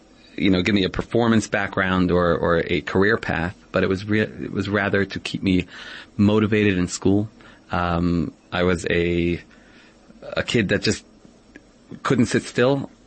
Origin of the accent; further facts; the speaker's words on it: Monsey, New York, United States; I grew up in Muncie, New York, which is a beautiful mountainous area about an hour away from New York City.